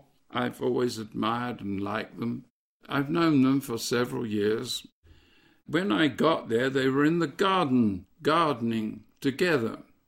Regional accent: England, United Kingdom; Well, I'm an Englishman, so I don't see it quite the same way

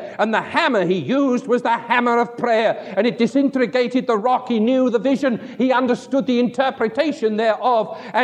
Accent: United Kingdom; As a boy growing up in the Isle of Great Britain

